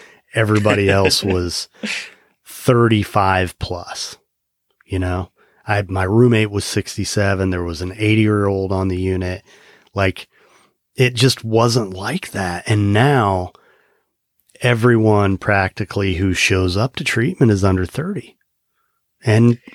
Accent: Indiana, United States; moved away; I grew up in Indiana and came to South Florida

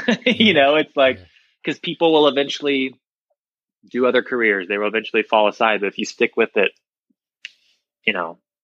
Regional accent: Midwest, United States; I grew up in the Midwest too, and wanting to perform and do theater.

